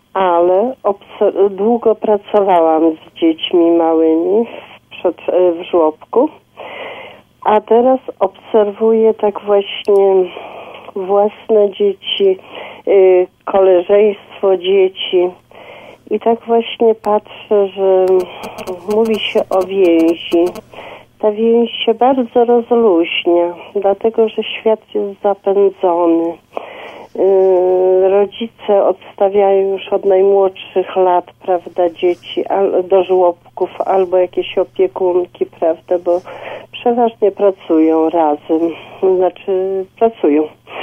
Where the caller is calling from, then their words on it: Wrocław, Lower Silesian Voivodeship, Poland; Ja jestem słuchaczka z Wrocławia.